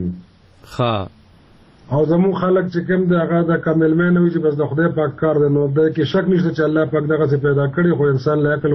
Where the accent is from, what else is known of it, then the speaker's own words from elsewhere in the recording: Peshawar, Khyber Pakhtunkhwa, Pakistan; لکه موږ د پېښور خلک چې دی دا د تیزې ګرمۍ او د تیزې یخنۍ د دواړو اموخته یو.